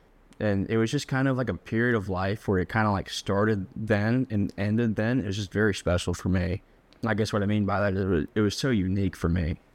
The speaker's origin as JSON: {"language": "English", "town": "Woodbury Forest", "region": "Virginia", "country": "United States", "tie": "born or raised there", "said": "I grew up in Woodbury Forest, Virginia."}